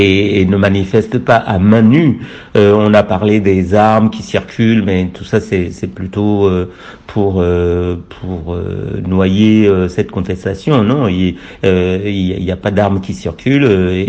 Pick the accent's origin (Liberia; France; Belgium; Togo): Togo; on a du djihadisme chez nous au Togo